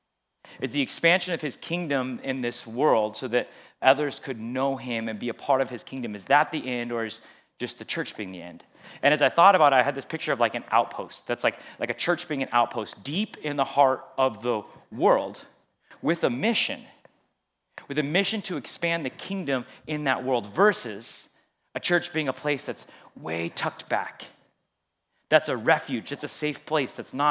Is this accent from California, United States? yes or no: yes; Ventura, California, United States; I grew up in Ventura.